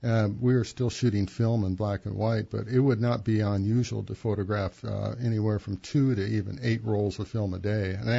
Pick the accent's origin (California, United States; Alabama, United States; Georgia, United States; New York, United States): California, United States; Redlands; I moved here from Redlands, California.